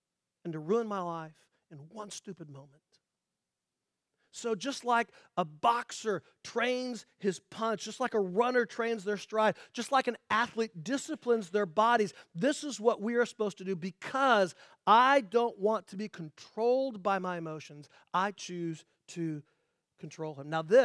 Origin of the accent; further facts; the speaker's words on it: Indianapolis, Indiana, United States; I grew up in Indianapolis.